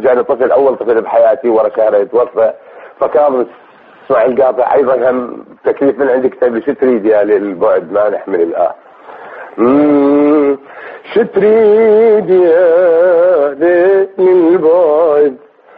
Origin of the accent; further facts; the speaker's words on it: Nasiriyah, Dhi Qar, Iraq; also born or lived in Baghdad; أنا من مدينة الناصرية بالذيقار.